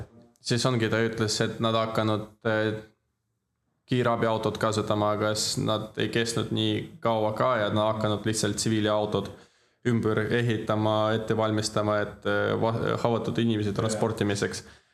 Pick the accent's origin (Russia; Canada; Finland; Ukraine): Ukraine; Estonian is a second language; seda pärast, et oleme niimoodi ukrainlased, see on selline rahvus